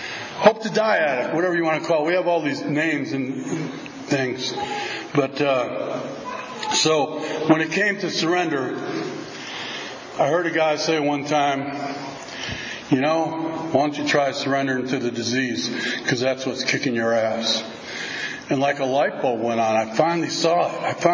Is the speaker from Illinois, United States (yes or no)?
yes; Chicago, Illinois, United States; Where I grew up in Chicago, there was a lot of tunnels.